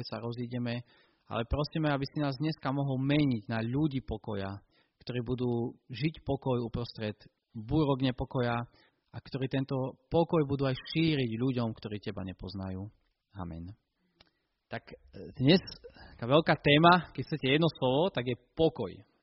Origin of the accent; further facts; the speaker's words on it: eastern Slovakia, Slovakia; ja som z východu